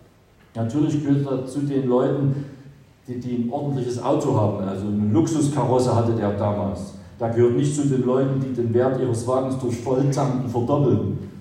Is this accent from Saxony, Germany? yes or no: yes; Saxony, Germany; ich komme ja nur aus Sachsen.